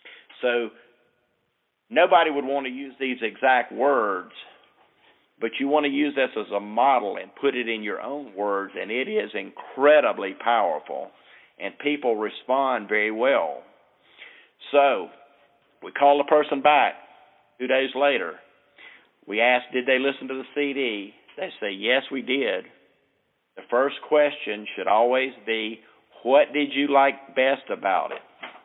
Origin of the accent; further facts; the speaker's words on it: South Carolina, United States; I'm a surfer. I grew up surfing down in South Carolina.